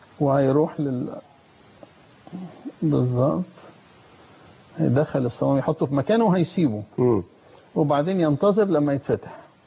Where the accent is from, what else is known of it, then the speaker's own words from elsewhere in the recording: Egypt; now in United States; انا لما مشيت من مصر في الستينيات وبعدين رحت امريكا